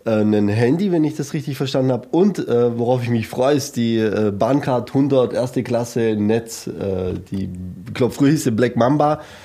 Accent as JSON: {"language": "German", "country": "Italy", "said": "Unbedingt, ich bin sehr abergläubisch als Italiener."}